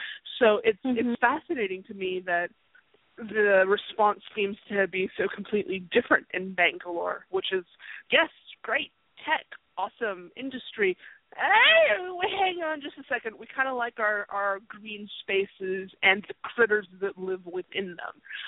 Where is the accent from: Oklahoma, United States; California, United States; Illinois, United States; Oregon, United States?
California, United States; I grew up in Silicon Valley. Actually, I'm a child of the Bay Area. Only I grew up there before Silicon Valley was Silicon Valley.